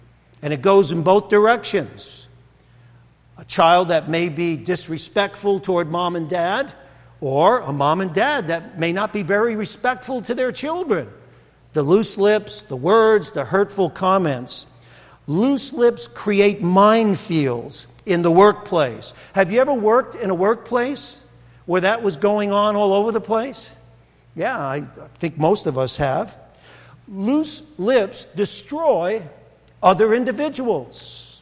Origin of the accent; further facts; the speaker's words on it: Brooklyn, New York, United States; I just want you to know, growing up in Brooklyn, it happens once in a while.